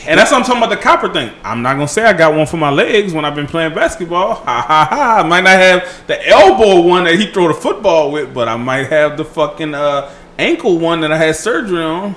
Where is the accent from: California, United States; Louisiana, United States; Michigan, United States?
Louisiana, United States; See, I'm from Louisiana.